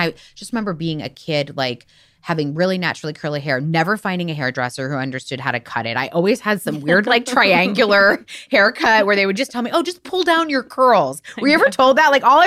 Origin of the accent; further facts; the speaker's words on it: Miami, Florida, United States; I was thinking about I grew up in Miami mm-hmm. and I was do Lipton tea bags in the backyard.